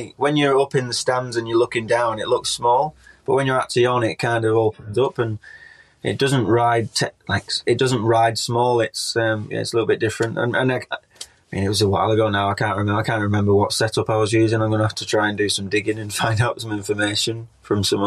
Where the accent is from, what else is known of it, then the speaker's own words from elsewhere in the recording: United Kingdom; as British riders, that's what we race week in, week out.